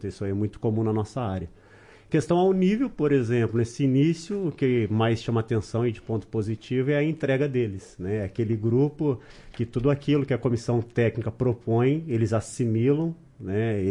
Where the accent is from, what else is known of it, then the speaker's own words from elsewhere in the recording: Paraná, Brazil; also born or lived in São Paulo; Na verdade, eu nasci em São Paulo, fui para o Paraná com 2 anos de idade, e aí agora estou vindo pela primeira vez para o Rio Grande do Sul, né?